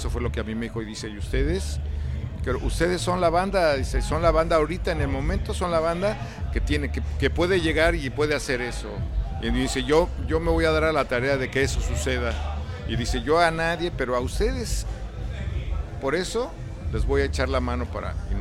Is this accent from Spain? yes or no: no; Mexico; a pesar de que somos mexicanos y no teníamos tanta cercanía